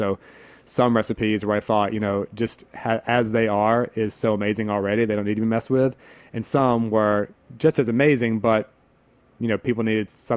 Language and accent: English; the South, United States; such an apparent, you know, similarity to what we have growing up in the South.